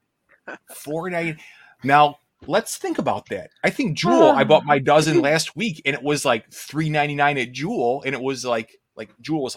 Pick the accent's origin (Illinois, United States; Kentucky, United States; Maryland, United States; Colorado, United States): Illinois, United States; Chicago; So even though I'm from Chicago, as far as frozen goes, DiGiorno is what we usually cook out there.